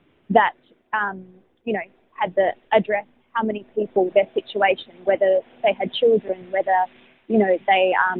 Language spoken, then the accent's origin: English; Perth, Western Australia, Australia; now in Lismore, Australia; I actually am born and bred in Perth